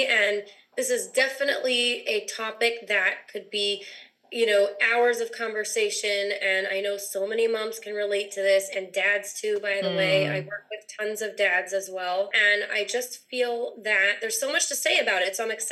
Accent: Los Angeles, California, United States; also born or lived in New Orleans / Israel; now in Florida, United States; I live in Florida right now. We've lived everywhere, all over the map. I'm born and raised in Los Angeles.

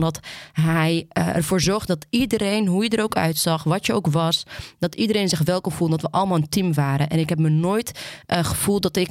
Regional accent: Houten, Utrecht, Netherlands; ik kom dan uit Houten.

